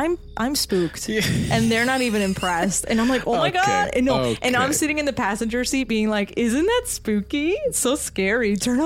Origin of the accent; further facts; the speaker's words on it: New Jersey, United States; So to me, I grew up in Jersey. I've heard of the Jersey Devil